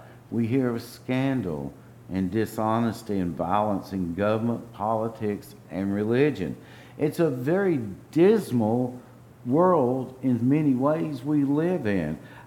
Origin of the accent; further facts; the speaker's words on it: Kentucky, United States; It took place in my home state in old Kentucky.